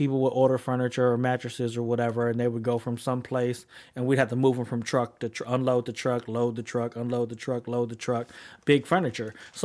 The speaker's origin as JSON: {"language": "English", "town": "Oakland", "region": "California", "country": "United States", "tie": "born or raised there", "said": "I grew up in East Oakland, and I'm not gonna name no names"}